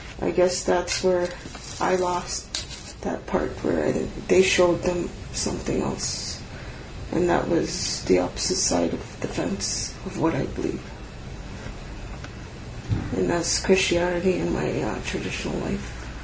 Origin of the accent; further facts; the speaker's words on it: Winnipeg, Manitoba, Canada; I grew up here in Winnipeg, and I went home in 91. And then from 91 to 2002, I came back to the city.